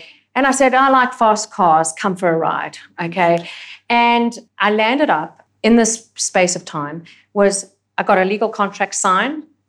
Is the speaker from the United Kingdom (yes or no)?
no; South Africa; now in Australia; as a South African woman and then as an alpha female, I terrified the absolute pants off her